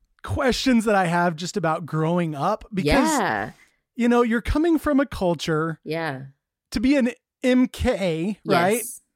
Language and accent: English; Texas, United States; No, I that's interesting. So I grew up in Texas.